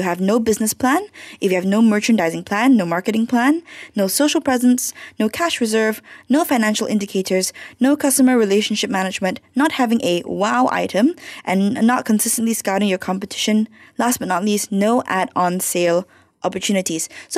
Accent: Malaysia; as a Malaysian

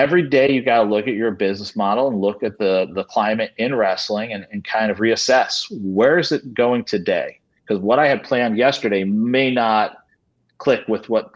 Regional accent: New York, United States; Yeah, I grew up in Westchester, New York, a huge wrestling fan.

